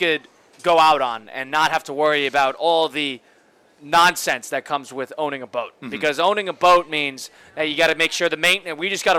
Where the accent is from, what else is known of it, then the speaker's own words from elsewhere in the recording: Northeast, United States; I didn't grow up around boats, even though I grew up in the Northeast.